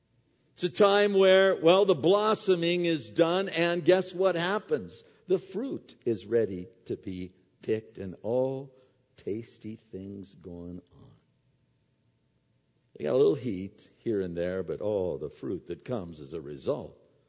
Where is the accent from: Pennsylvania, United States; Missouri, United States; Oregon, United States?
Pennsylvania, United States; We don't see it as much here as you do where I grew up in Pennsylvania